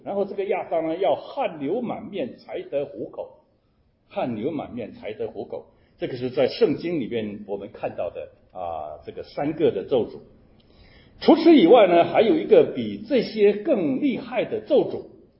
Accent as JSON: {"language": "Chinese", "country": "China", "said": "其实我们中国人有时候也讲归土"}